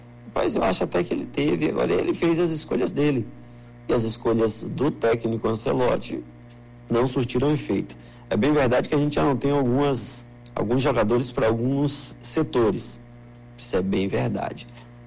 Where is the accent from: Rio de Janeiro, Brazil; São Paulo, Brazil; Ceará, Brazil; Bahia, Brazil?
Bahia, Brazil; Juazeiro; E eu voltar embora pra minha terrinha aí, que já tem um tempo, eu acho que já tem mais de 2 meses que eu não fui, que eu não vou a Juazeiro